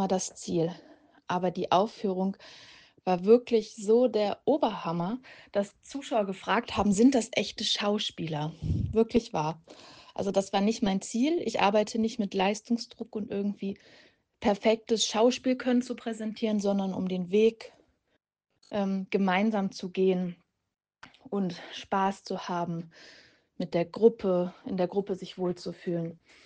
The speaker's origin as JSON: {"language": "German", "region": "Lower Saxony", "country": "Germany", "said": "Ich komme aus der Lüneburger Heide"}